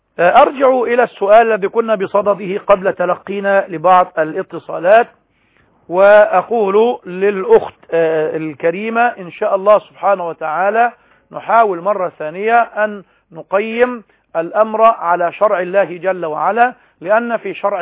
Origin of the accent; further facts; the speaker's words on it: Egypt; يصعب علينا كمصريين أن نفهمها